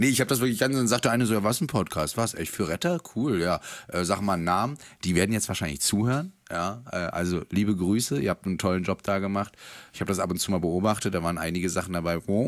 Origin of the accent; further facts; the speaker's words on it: Rostock, Mecklenburg-Vorpommern, Germany; ich komme aus Rostock